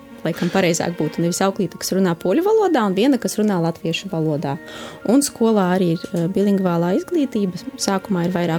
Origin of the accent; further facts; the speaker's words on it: Daugavpils, Latgale, Latvia; Un jau kopš bērnības es augu trīsvalodīgā vidē, jo es uzaugu Daugavpilī, mājās man bija poļu un latviešu valodas, un visapkārt arī bija krievu valoda.